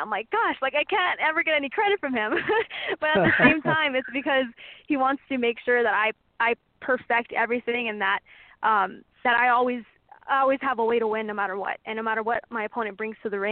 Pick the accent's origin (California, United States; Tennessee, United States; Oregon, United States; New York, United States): California, United States; East Los Angeles; especially where I grew up in East L.A.